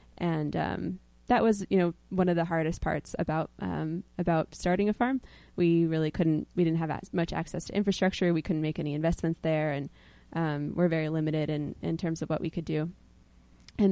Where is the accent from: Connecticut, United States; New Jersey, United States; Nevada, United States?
Connecticut, United States; I'm from Litchfield County, Connecticut, mm-hmm. from a farm town there. I didn't grow up with a farming background, but my parents were back to the lander